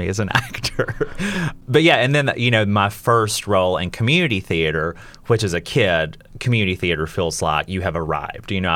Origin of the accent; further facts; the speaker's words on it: Hokes Bluff, Alabama, United States; So I grew up in Alabama, born and raised 18 years in a really tiny town called Hoke's Bluff, raised by my mom, my granny, and my sister.